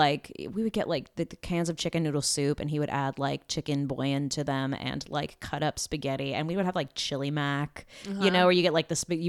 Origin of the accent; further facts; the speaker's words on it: Burbank, California, United States; because I grew up in LA. I mean, I grew up in Burbank, which is LA, but also isn't LA.